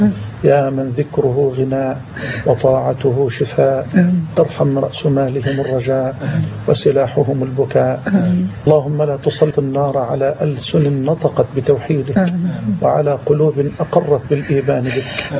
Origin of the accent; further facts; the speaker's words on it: Egypt; واجعل بلدنا مصر أمنا أمانا سخاء رخاء